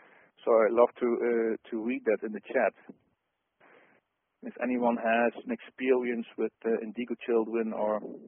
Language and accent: English; Netherlands; English is a second language; Sorry for my bad English sometimes. I'm from the Netherlands